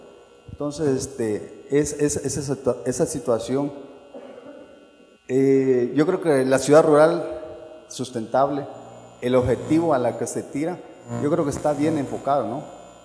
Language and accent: Spanish; Ostuacán, Chiapas, Mexico; Soy de Ostoacán, Chiapas.